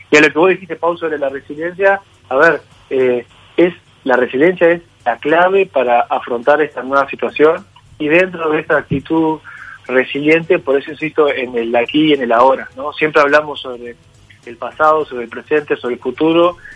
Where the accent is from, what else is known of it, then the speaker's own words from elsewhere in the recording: Uruguay; Debemos como uruguayos empatizar un poco más.